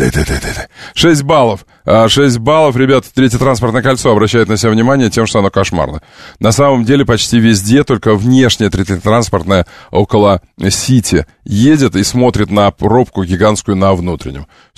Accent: Crimea, Ukraine; Ну, вы же знаете, что я крымчанин.

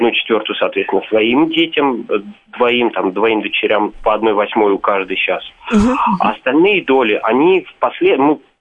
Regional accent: Moscow, Russia; я из Москвы.

